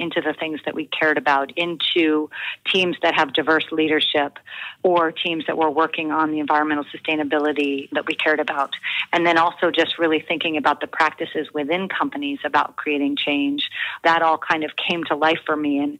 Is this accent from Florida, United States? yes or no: no; Oakland, California, United States; I'm from Oakland. Yeah, my family moved to Oakland when I was 5, and I've lived here most of my life.